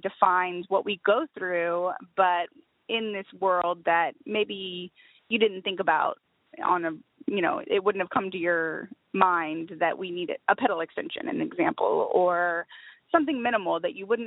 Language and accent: English; San Antonio, Texas, United States; I grew up in San Antonio, Texas.